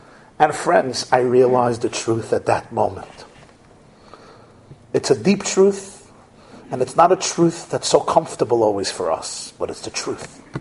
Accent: Brooklyn, New York, United States; I grew up in Brooklyn.

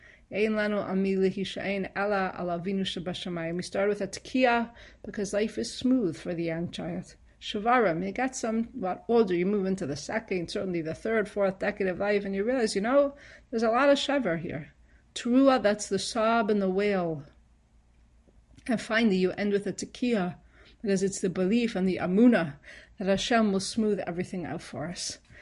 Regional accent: Toronto, Ontario, Canada; that I'm originally from Toronto. I don't know if I know you, but I grew up in Toronto.

